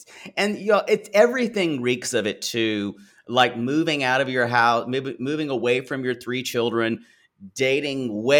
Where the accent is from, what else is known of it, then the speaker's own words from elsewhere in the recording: the South, United States; Now, I grew up Methodist, but around a lot of Baptist churches growing up in the South.